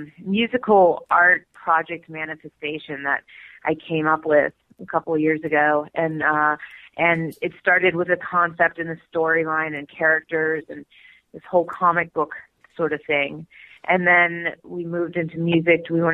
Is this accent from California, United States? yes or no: no; New York, United States; I'm a New Yorker, so of course 9/11 hit home, right?